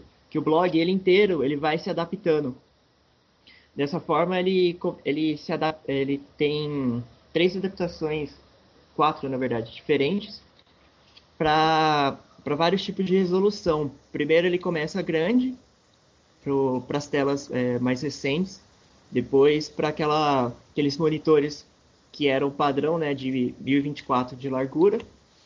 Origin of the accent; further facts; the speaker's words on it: São Paulo, Brazil; Eu já morei lá também uns tempos, mas eu sou mesmo de São Paulo.